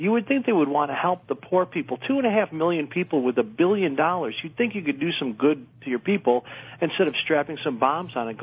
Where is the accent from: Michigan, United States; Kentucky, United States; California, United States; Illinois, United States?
Illinois, United States; Chicago; I'm from Chicago.